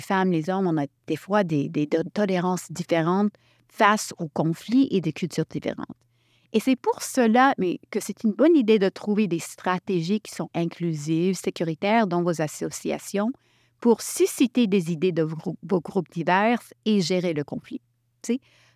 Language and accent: French; Montreal, Quebec, Canada; born there; Et même si je suis née à Montréal, troisième génération